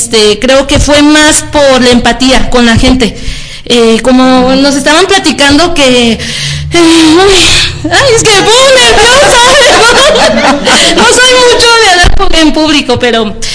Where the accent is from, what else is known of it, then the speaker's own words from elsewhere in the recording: Mexico City, Mexico; born there; Yo nací en la Ciudad de México.